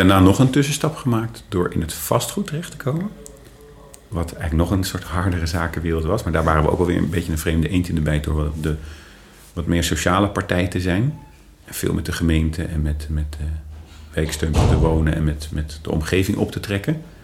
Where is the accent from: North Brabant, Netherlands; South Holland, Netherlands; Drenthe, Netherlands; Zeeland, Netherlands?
South Holland, Netherlands; The Hague; En ik zei altijd gekscherend, ik ben van de Schilderswijk naar de Villawijk gegaan in mijn leven. Maar op mijn 25e kon ik dat een soort van niet meer combineren. Want ik voelde me ook thuis in Den Haag. En ik voelde me ook thuis in mijn nieuwe omgeving.